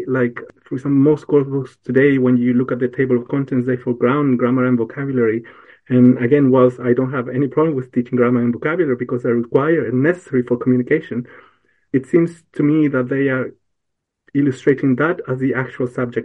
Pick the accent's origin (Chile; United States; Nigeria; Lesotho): Chile; English is a second language; I'm from the south of Chile, and I learned English there, and I taught English there as well.